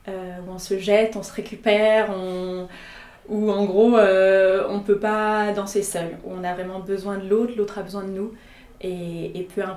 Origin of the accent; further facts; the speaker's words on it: Arnouville, Île-de-France, France; C'est un collectif qui est basé dans le Val d'Oise, où j'ai grandi, à Arnouville. Donc c'est plutôt un territoire défavorisé à côté de Sarcelles-Villiers-le-Bel, où il y a beaucoup de cités